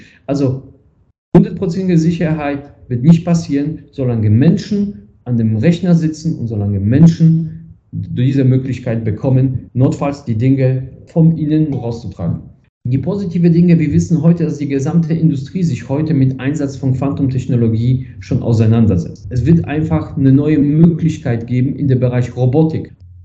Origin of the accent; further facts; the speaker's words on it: Remscheid, North Rhine-Westphalia, Germany; ich komme hier aus Remscheid, Bergischen Städtedreieck